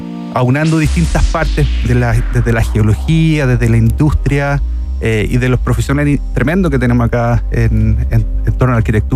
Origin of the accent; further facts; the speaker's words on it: Maipú, Santiago Metropolitan Region, Chile; now in Houston, United States; Santiago. De Maipú.